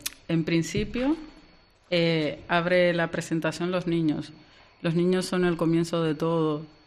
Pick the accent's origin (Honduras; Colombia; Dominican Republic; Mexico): Dominican Republic; now in Menorca, Spain; Soy de República Dominicana.